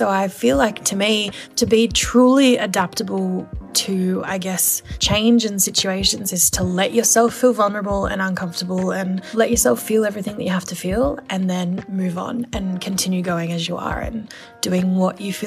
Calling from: Sydney, New South Wales, Australia; I'm calling from Sydney, Australia.

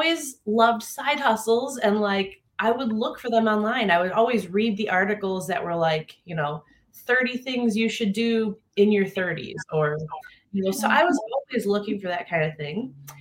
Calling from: Michigan, United States; I am in Michigan, and I'm so glad we have sun today

